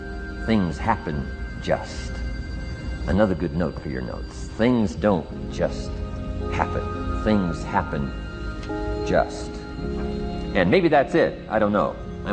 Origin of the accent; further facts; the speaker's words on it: Idaho, United States; I grew up in Idaho, farm country, southwest corner of Idaho. In fact, my father still lives on the old homestead where I grew up.